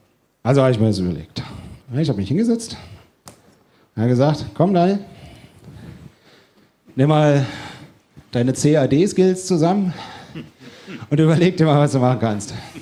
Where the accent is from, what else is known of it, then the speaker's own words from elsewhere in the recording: Dresden, Saxony, Germany; Also ich komme aus Dresden und wir haben ein sehr gutes französisches Restaurant.